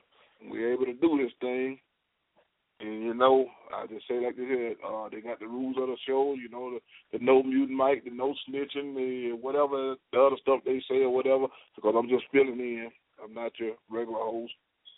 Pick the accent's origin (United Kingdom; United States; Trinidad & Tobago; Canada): United States; Gulfport, Mississippi; I'm from right down there in little old Mississippi. That's why the name … fits so good. Down over in Gulfport down there.